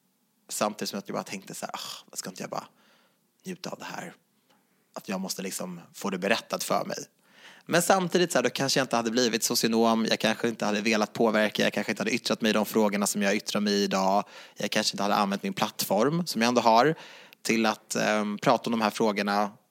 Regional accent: Järfälla, Stockholm County, Sweden; jag är från Jakobsberg.

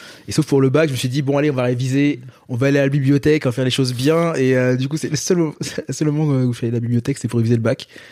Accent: Paris, Île-de-France, France; Dans Paris. Ouais, pur parisien, voilà, j'ai grandi dans le 14e.

